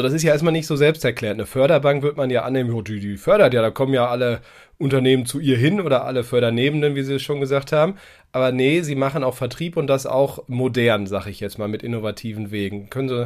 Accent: North Rhine-Westphalia, Germany; Nun komme ich ja auch aus NRW

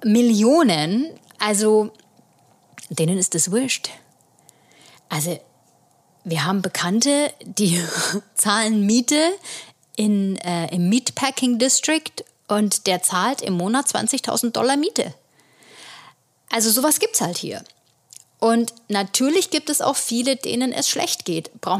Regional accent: Bamberg, Bavaria, Germany; Das ist 4-mal Bamberg, wo ich herkomme.

